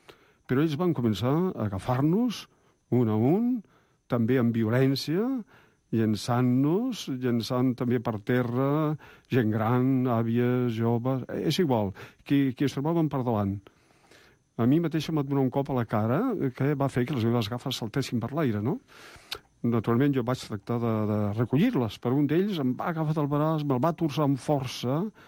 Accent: Arenys d'Empordà, Catalonia, Spain; Tinc 64 anys, soc catalana d'un petit poble anomenat Arenys d'Empordà, que per no tenir no tenim ni ajuntament, perquè l'ajuntament es troba a Garrigàs

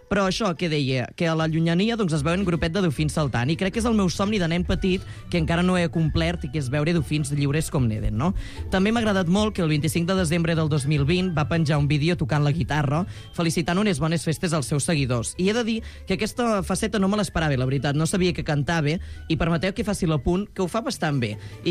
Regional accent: Solsona, Catalonia, Spain; els busos amb els quals vaig jo al meu poble Solsona

